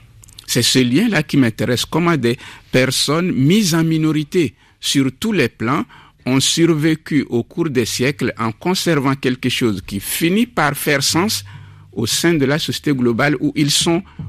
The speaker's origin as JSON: {"language": "French", "country": "Togo", "said": "les rythmes que je connaissais chez moi au Togo."}